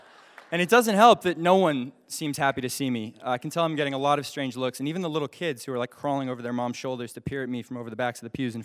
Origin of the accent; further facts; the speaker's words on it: Alaska, United States; I'm from Alaska, and I just wanted to come to church this morning.